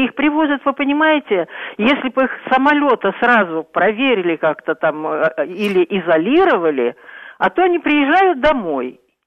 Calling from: Moscow, Russia; из Москвы, извините, волнуюсь.

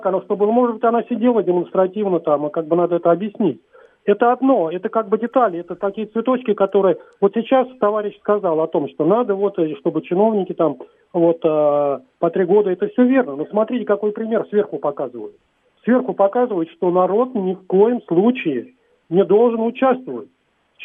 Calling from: Moscow, Russia; из Москвы.

